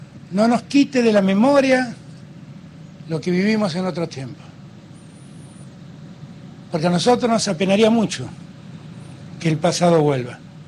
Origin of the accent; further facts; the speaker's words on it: Argentina; y los argentinos no lo somos